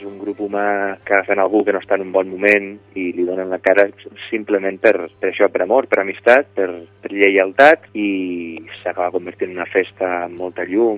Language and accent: Catalan; Catalonia, Spain; Soc un ebrenc, un patriota i defensor de Miravet sempre a ultrança